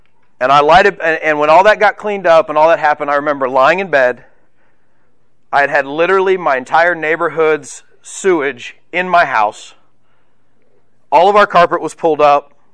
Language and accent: English; Missouri, United States; When my wife and I moved to Kentucky. We're from Missouri.